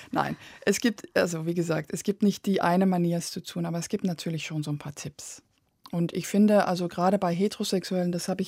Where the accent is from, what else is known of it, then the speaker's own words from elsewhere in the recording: Belgium; Ich bin ja in Belgien groß geworden